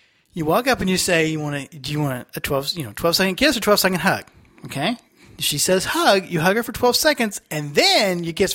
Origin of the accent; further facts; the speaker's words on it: Texas, United States; Born and bred. I was born and bred in Texas.